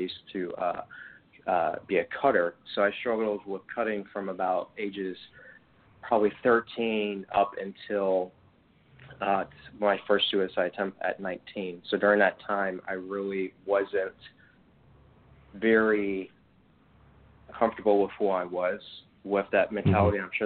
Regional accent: Warren, Michigan, United States; also born or lived in Detroit; And also during this time growing up in Detroit, and, you know, I'm sure you can relate as well, you know, this was in the 90s, you know, I grew up in Warren at one point

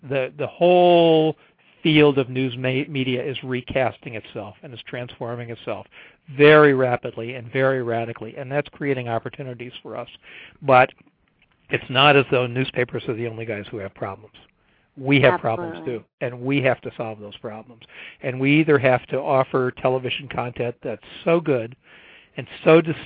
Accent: Chicago, Illinois, United States; And when I grew up in Chicago, there were three or four TV stations for news

